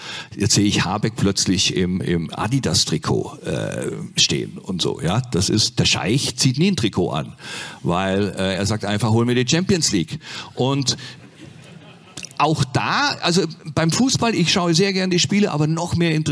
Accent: Nürtingen, Baden-Württemberg, Germany; Kirchheim Tech, da aus der Nähe komme ich hierher, aus Nürtingen. Das ist 10 Kilometer entfernt.

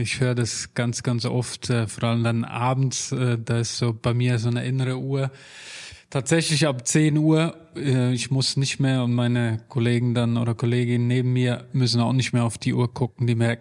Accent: Switzerland; Als Schweizer, da bin ich aber auch ein bisschen parteiisch wahrscheinlich.

